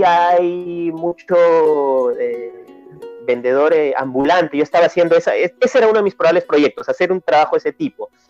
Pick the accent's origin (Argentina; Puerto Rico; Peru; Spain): Peru; Es algunos prejuicios que se ven aquí en mi país.